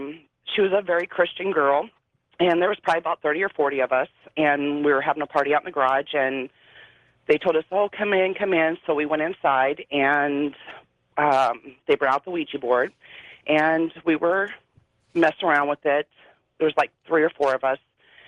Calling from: Nebraska, United States; from Nebraska.

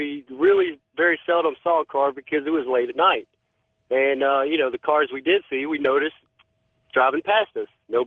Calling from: Augusta, Georgia, United States; I'm calling from Augusta, Georgia.

